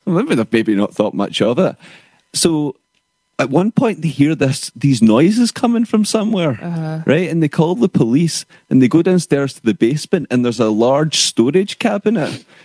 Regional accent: Scotland, United Kingdom; I suppose being Scottish, we should mention like Trainspotting

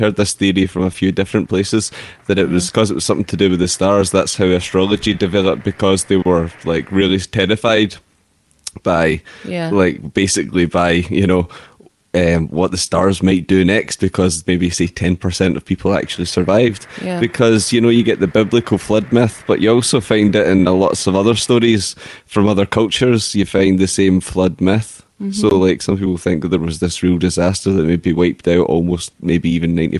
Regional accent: Scotland, United Kingdom; growing up in Scotland?

